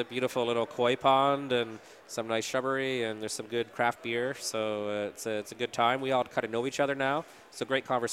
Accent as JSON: {"language": "English", "town": "Toronto", "region": "Ontario", "country": "Canada", "said": "I'm from Toronto"}